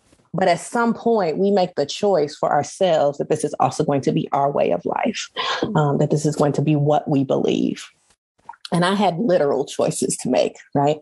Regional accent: Kansas City, Missouri, United States; also born or lived in Chicago; So I grew up in Kansas City, Missouri, after having been born just outside Chicago.

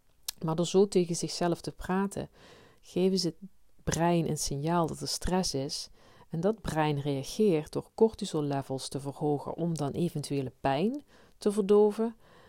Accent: Limburg, Netherlands; Zo kom ik zelf uit Limburg, voor degene die dat nog niet gehoord zou hebben.

